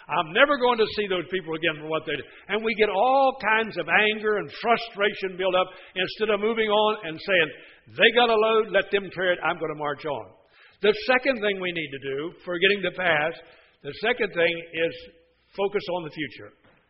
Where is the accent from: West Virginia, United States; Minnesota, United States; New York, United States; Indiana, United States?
West Virginia, United States; born there; I loved West Virginia. I was born in West Virginia. I about froze to death in West Virginia.